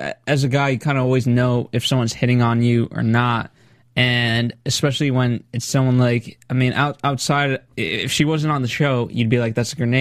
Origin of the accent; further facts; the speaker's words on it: Connecticut, United States; I grew up in Connecticut and we had so many like kind of Italian predominant people